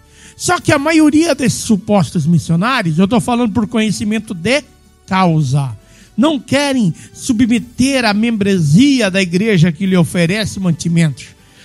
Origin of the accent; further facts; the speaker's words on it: Brazil; Eu, como brasileiro, me alegro de ter ouvintes moçambicanos